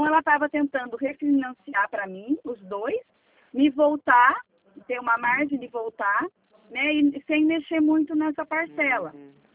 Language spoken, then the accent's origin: Portuguese; Limeira, São Paulo, Brazil; Eu sou de Limeira.